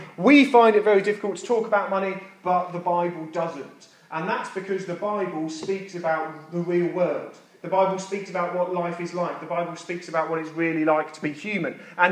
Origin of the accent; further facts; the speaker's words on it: United Kingdom; One, because we're British, many of us are, so we find it naturally quite difficult to talk about money.